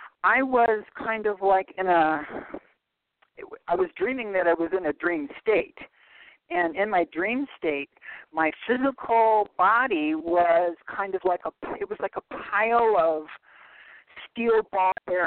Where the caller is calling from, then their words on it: Arizona, United States; I'm calling from Central Arizona.